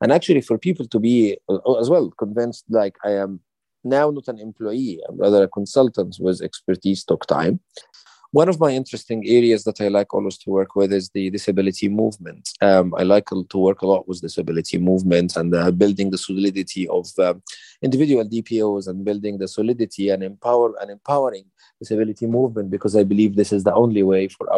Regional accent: Egypt; I am originally from Egypt, a person with a visual impairment.

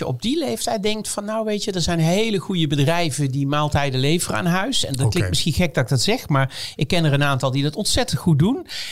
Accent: Netherlands; Want het officieel, wat wij verstaan onder high tea als Nederlanders, dat is feitelijk de afternoon tea.

